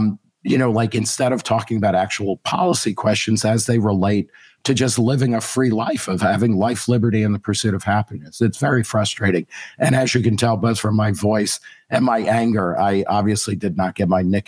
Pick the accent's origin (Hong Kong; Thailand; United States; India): United States; You know, I'm an American, so I realize everything revolves around America.